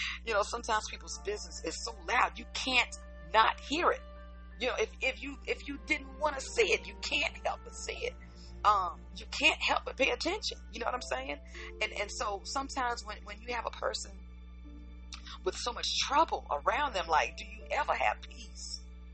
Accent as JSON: {"language": "English", "town": "Jersey City", "region": "New Jersey", "country": "United States", "tie": "born there", "said": "listen, I've got city in me. I was born in Jersey City, so I do everything. I walk fast and talk fast."}